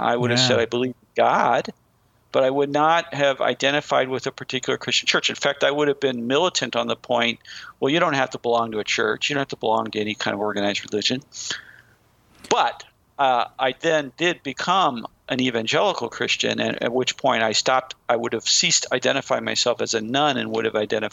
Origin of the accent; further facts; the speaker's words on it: St. Louis, Missouri, United States; I grew up in South St. Louis, and one of the things to note about South St. Louis is it's a very Catholic place.